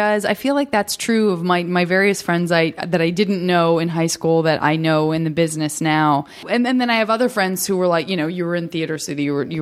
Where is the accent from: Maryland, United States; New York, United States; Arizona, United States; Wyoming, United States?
Arizona, United States; No, I'm from Arizona, and I've spent a lot of time in Idaho.